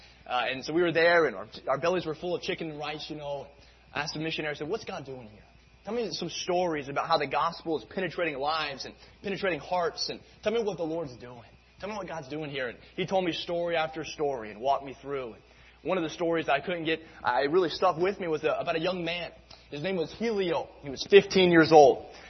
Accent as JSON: {"language": "English", "region": "Tennessee", "country": "United States", "tie": "born or raised there", "said": "My home state of Tennessee has got 6 million."}